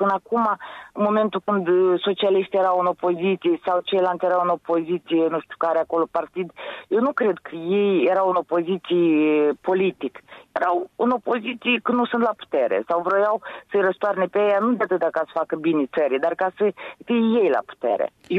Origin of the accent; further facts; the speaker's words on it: Moldova; moved away; Sunt niște oameni care provin din Moldova, în diferite țări, care încearcă să se integreze.